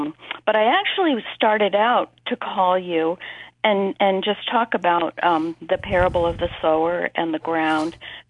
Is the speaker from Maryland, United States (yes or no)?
yes; Baltimore, Maryland, United States; Oh, yeah. I'm from Baltimore, but... We sometimes come to Connecticut.